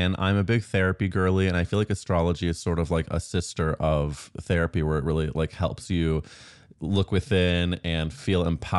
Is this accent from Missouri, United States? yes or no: yes; Missouri, United States; I think a lot of it, of course, is like being gay, growing up in Missouri.